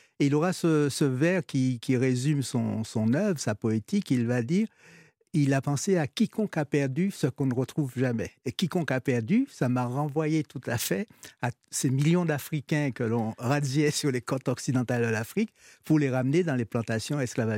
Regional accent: French Antilles, France; Donc je suis des Antilles

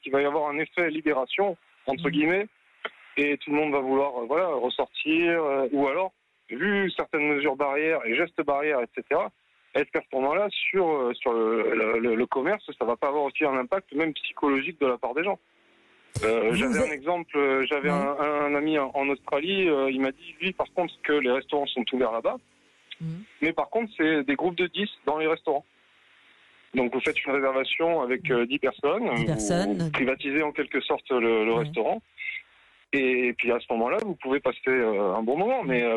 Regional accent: Marseille, Provence-Alpes-Côte d'Azur, France; je viens donc du sud de la France, de Marseille.

